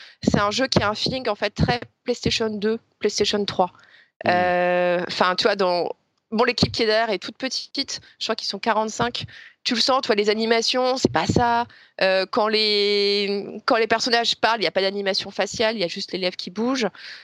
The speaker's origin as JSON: {"language": "French", "country": "France", "said": "en tant que Français"}